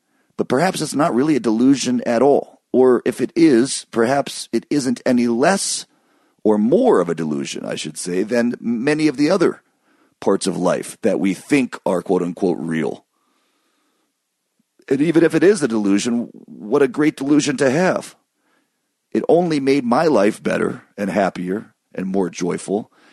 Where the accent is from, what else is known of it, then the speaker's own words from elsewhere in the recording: Michigan, United States; But my parents, we grew up in Michigan, which isn't that far from Wisconsin.